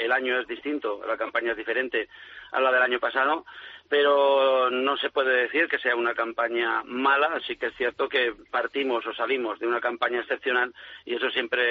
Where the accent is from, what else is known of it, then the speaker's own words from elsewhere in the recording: Íscar, Castile and León, Spain; Estoy concretamente en mi pueblo, en Iscar